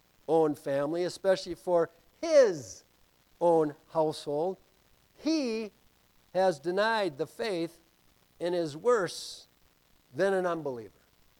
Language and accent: English; Brooklyn Center, Minnesota, United States; And I grew up in Brooklyn Center.